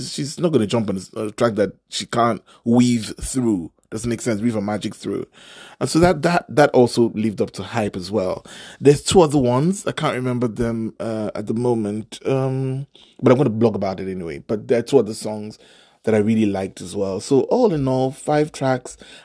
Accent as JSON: {"language": "English", "country": "Nigeria", "said": "Maybe it's because I'm Nigerian and my ears are tuned to that sort of, there's a vibe."}